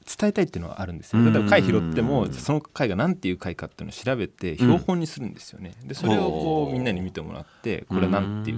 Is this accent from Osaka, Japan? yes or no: no; Kanagawa, Japan; born there; 湘南の生まれだったんですけど